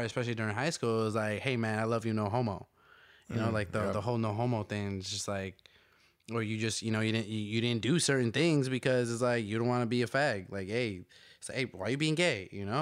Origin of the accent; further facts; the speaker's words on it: Chicago, Illinois, United States; coming from a purely Latino background, you know, I'm from the West Side of Chicago, predominantly Mexican, predominantly first generations.